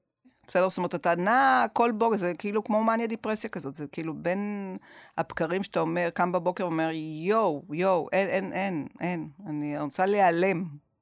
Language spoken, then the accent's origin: Hebrew; Safed, Northern District, Israel; למרות ש-40 שנה אני כבר לא גרה שם, אבל אני עדיין, כששואלים אותי מאיפה אני אומרת שאני מצפת.